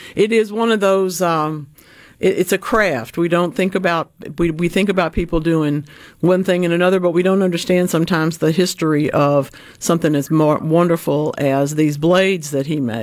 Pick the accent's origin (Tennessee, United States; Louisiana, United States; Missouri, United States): Louisiana, United States; I come from North Louisiana as a baby, born in July, and my mother would always bake the birthday cake.